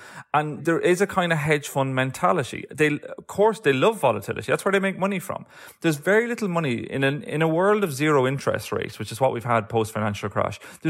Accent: Ireland; accent: Irish; as you can tell from my accent, I'm Irish and I grew up in a climate where we had a hell of a lot of funding scandals and political scandals.

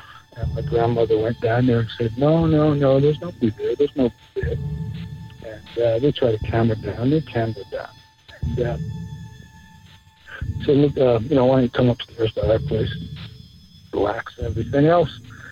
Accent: Scotland, United Kingdom; I was raised in Scotland

